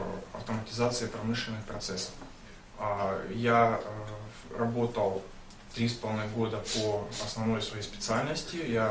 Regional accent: Novocherkassk, Rostov Oblast, Russia; Я из Ростовской области, в город Новочеркасск.

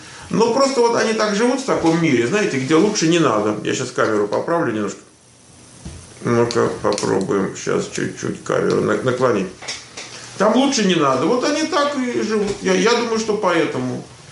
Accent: Moscow, Russia; Я из Москвы, я родился в Москве. У меня родители оба с Украины, но я сам из Москвы.

